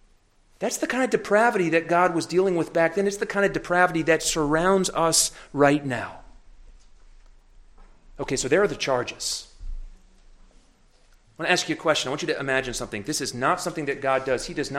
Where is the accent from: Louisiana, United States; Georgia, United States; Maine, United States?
Louisiana, United States; I grew up in Louisiana. Mississippi River goes through Louisiana. Basically, we are the sewage system of the whole of the United States. Everything drains through my state.